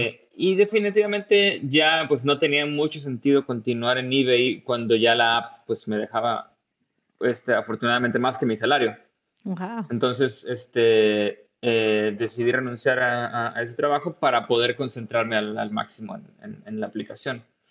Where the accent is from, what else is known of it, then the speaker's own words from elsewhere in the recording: Tampico, Tamaulipas, Mexico; moved away as an adult; Sí, pues yo soy de Tampico y estuve ahí pues casi todo mi tiempo de estudiante.